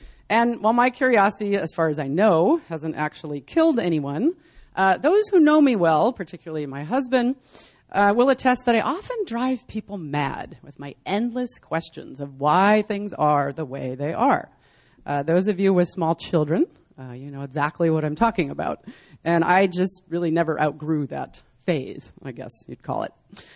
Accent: Seattle, Washington, United States; I'm from Seattle, and so it's always really nice to come down here and visit and see the sun.

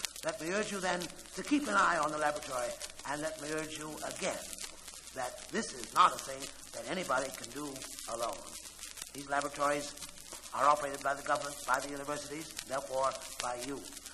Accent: Iowa, United States; I come from Iowa, I'm proud to say, gentlemen

